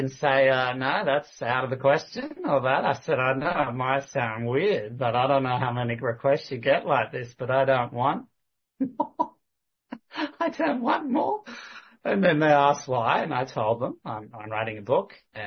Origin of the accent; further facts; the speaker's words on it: Kalgoorlie, Western Australia, Australia; I come from Kalgoorlie, and you know Kalgoorlie is a gold mining town, right?